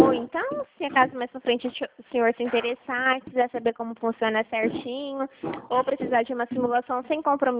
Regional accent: Dracena, São Paulo, Brazil; Eu sou daqui de Dracena mesmo.

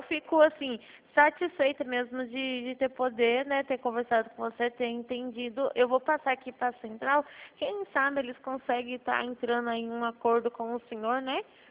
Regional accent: Bauru, São Paulo, Brazil; eu sou daqui da região de Bauru, né?

